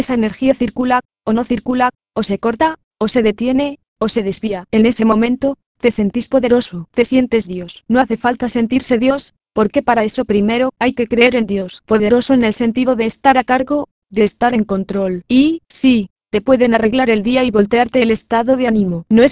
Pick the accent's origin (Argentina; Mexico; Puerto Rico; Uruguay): Argentina; Yo estoy a gusto en Argentina, esté quien esté, porque soy argentino hasta la médula y porque amo a mi país profundamente, a la gente buena de mi país.